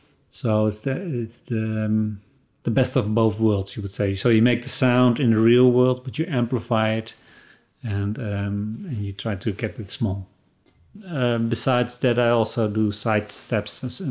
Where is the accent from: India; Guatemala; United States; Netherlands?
Netherlands; English is a second language; I'm from the Netherlands, and I'm an inventor of musical instruments.